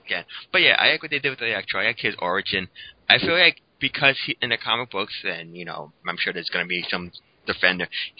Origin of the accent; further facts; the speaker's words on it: New York, United States; Well, as a New Yorker, I know there's only one black guy in New York.